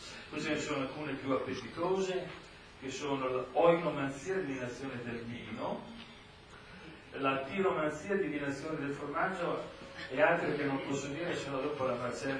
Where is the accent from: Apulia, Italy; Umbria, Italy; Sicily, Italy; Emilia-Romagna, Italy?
Emilia-Romagna, Italy; Reggio Emilia; Lei deve sapere che io vengo da Reggio Emilia, noi reggiani si chiamano teste quadre.